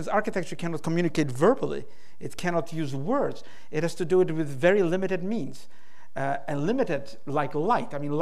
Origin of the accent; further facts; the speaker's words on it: Poland; English is a second language; when I grew up in Poland, that was a dark time.